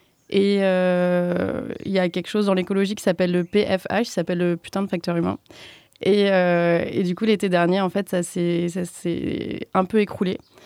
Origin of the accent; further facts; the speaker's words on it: Brittany, France; je suis originaire de Bretagne. Je suis arrivée dans le Diwa il y a à peu près 2 ans.